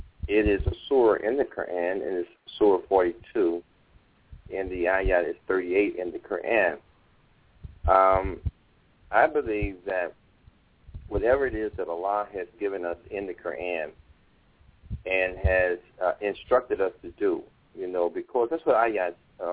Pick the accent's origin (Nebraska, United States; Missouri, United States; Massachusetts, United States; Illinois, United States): Missouri, United States; St. Louis; the shore that will be here in the Gateway City, St. Louis here, which is my hometown.